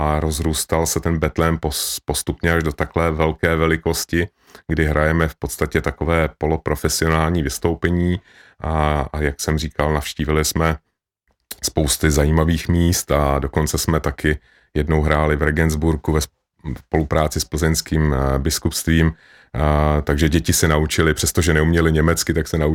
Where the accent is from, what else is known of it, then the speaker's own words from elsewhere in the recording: Moravia, Czechia; also born or lived in Žamberk; Nejsem, no i když jsem rodilý Moravák